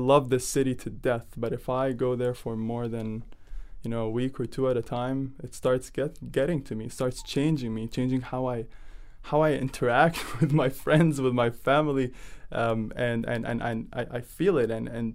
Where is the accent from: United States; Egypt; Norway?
Egypt; Cairo, Cairo Governorate; now in Halifax, Canada; I grew up in Cairo, and then I moved to Halifax, which is really a study of contrasts.